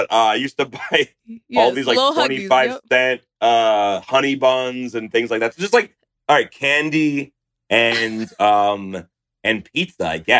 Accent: New Jersey, United States; I loved growing up in Central Jersey because you just had so much like inspiration from different cultures.

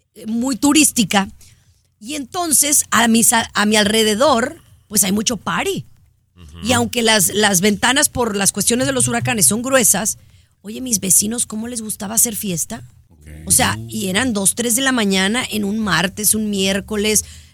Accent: Guadalajara, Jalisco, Mexico; born there; viví en Zapopan, pero nací en Guadalajara.

